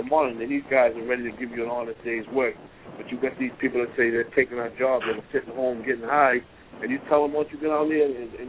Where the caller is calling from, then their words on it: Boston, Massachusetts, United States; I'm calling from Boston.